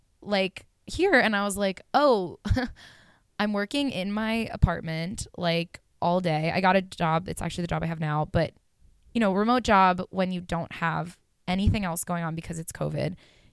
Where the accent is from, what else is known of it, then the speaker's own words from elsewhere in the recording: United States; And I was like, no, I'm American.